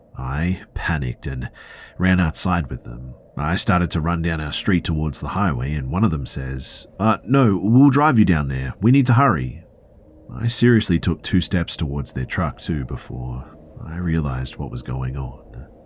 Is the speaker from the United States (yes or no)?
no; Bosnia & Herzegovina; I'm from Bosnia, Europe.